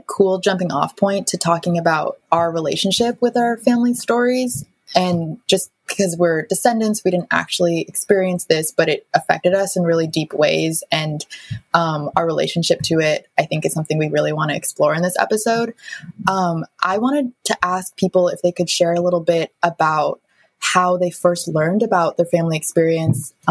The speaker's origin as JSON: {"language": "English", "town": "Seattle", "region": "Washington", "country": "United States", "tie": "born or raised there", "said": "So my family was all in Southern California before the war, even though I was born and raised in Seattle."}